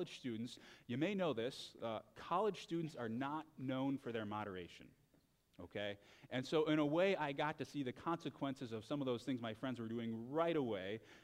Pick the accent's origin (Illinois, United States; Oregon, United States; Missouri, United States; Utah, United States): Missouri, United States; St. Louis; I grew up in the church. I grew up in St. Louis, Missouri. That was me.